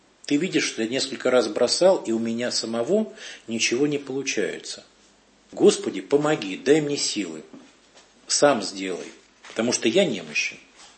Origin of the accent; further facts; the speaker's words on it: Moscow, Russia; я даже пытался оставаться жить в общежитии, хотя я москвич